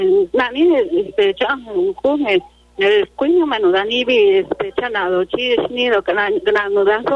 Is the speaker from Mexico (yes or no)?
yes; Oaxaca, Mexico; Yo hablo la lengua triqui, somos del estado de Oaxaca